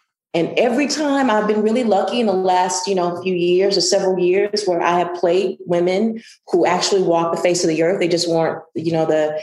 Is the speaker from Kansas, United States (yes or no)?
no; Mississippi, United States; And I'm from Southwest Mississippi, and it wasn't Angela Bassett's in Southwest Mississippi when I was growing up.